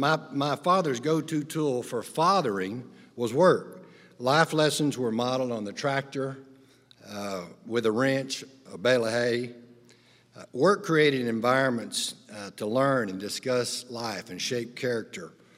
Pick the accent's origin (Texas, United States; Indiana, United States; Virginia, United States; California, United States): Texas, United States; Malney; We grew up in Malney, Texas, and my father sold life insurance.